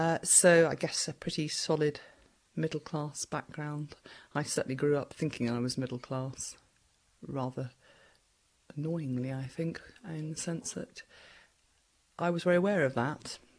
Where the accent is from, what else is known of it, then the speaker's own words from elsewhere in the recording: Pangbourne, South East England, United Kingdom; Well, I was born in Pangbourne in Berkshire.